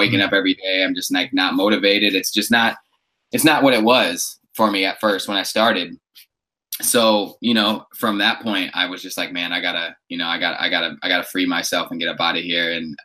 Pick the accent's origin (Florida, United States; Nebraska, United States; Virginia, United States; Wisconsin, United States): Wisconsin, United States; I grew up in Wisconsin and he was out here.